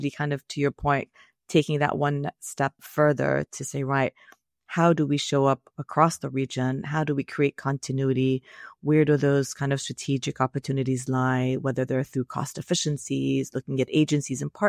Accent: London, United Kingdom; also born or lived in Syria; So I'm originally from Syria, having grown up all my life in London.

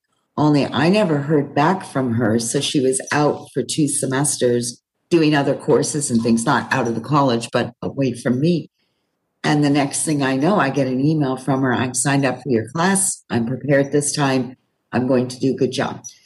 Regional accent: Quebec, Canada; They're my what they say in French, because I'm from Quebec

